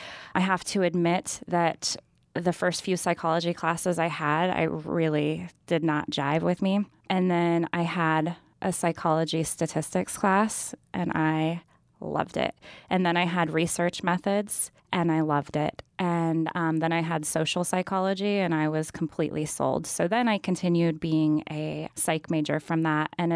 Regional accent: Denny, California, United States; So I grew up in Trinity County. Some people might have heard of Denny.

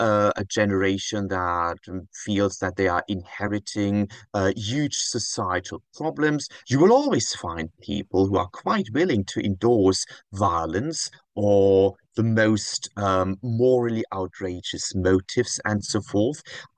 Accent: Nottingham, East Midlands, United Kingdom; Well, I'm from Nottingham. It's almost like a Robin Hood effect, you could say.

